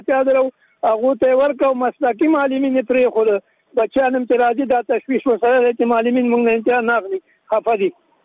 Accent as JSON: {"language": "Pashto", "region": "Nangarhar", "country": "Afghanistan", "said": "زه د ننګرهار ولایت د یو قومي مشر په صفت"}